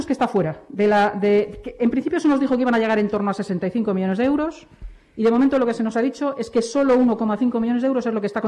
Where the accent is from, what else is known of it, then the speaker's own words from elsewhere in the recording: Spain; Como española